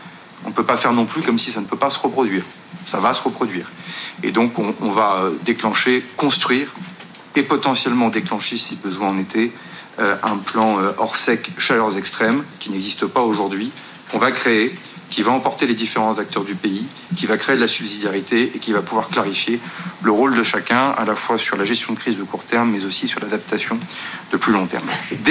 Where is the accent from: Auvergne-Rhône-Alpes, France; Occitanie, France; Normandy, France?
Normandy, France; comme on dit chez moi en Normandie